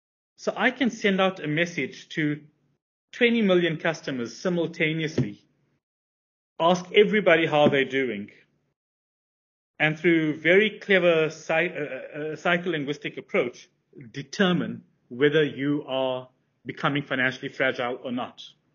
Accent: South Africa; So as I've told you earlier, I'm from South Africa.

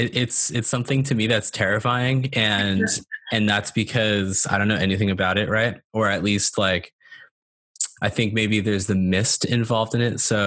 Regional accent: California, United States; One note to make about Keely is she's based out of Montana and I'm from California

